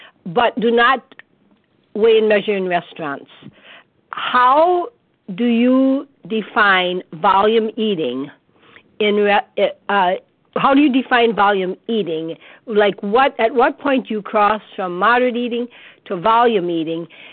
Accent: Wisconsin, United States; I'm from Wisconsin.

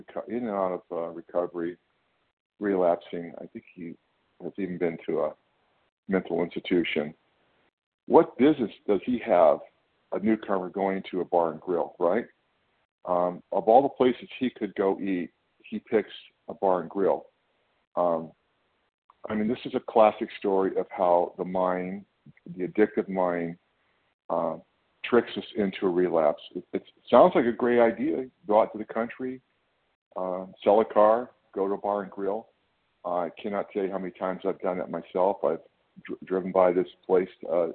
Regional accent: California, United States; I'm from California.

